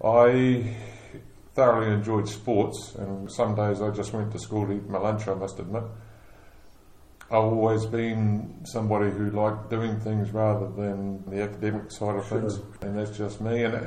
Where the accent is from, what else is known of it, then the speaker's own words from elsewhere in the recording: Hastings, Hawke's Bay, New Zealand; I'm a true blue Hawke's Bayite. I was born in 1950 in the Hastings Memorial Hospital, and I've lived here all my life. My father … he was also born here in Hawke's Bay.